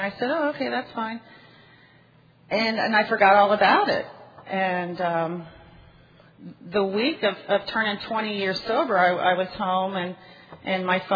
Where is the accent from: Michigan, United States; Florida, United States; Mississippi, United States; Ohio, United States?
Florida, United States; Vero Beach; I'm from Vero Beach, Florida. And I am a member of the Vero 12 and 12 group.